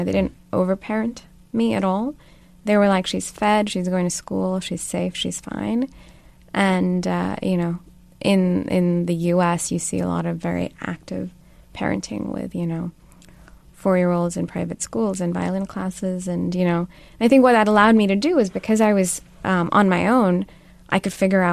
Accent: Pakistan; So I grew up in Pakistan, as you know, and was born into a pretty modest, self-made, traditional family.

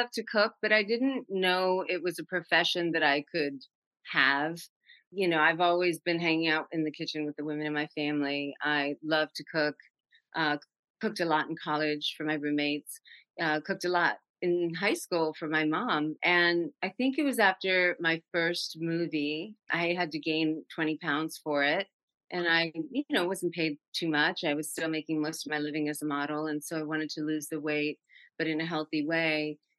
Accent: New York, United States; You know, I grew up in New York as a latchkey kid, you know, in the 70s and 80s.

